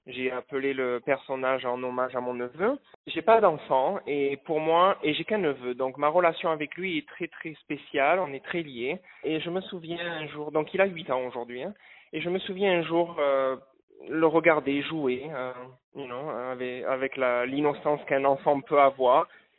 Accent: Bordeaux, Nouvelle-Aquitaine, France; now in Australia; Moi, je suis de Bordeaux à la base et j'ai fait mes études en hôtellerie-restauration entre Bordeaux et Toulouse.

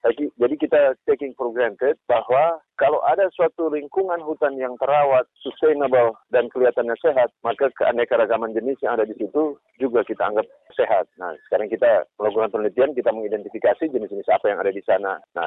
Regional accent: Manado, North Sulawesi, Indonesia; daging anjing itu kan seolah-olah kebanggaan gitu bahwa ini identitas kita, orang Manado itu mesti makan anjing

